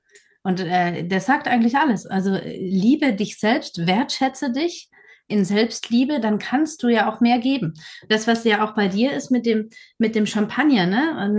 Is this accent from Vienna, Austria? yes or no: yes; Vienna, Austria; ich komme ja auch aus Wien